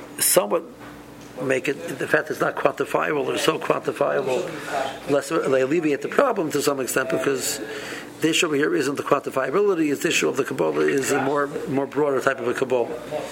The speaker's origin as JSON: {"language": "English", "region": "South East England", "country": "United Kingdom", "said": "I'm a guy from Kent, I'm telling you, I personally need this"}